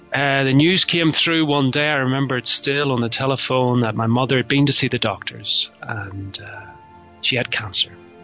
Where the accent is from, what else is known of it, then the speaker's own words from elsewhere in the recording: Ireland; I'm not in Ireland, although I'm Irish. I'm living away from Ireland.